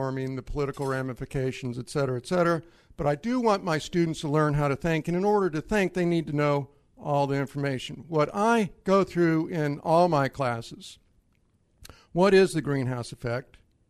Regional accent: St. Louis, Missouri, United States; By the way, I grew up in St. Louis listening to him pitch on KMOX.

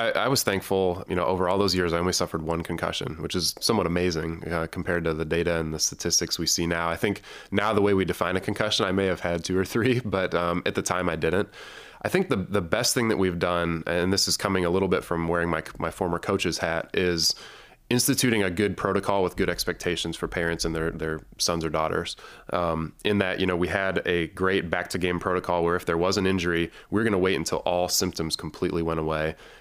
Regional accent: Ohio, United States; I grew up in Northeast Ohio, and I didn't play tackle football until I was 13 in seventh grade.

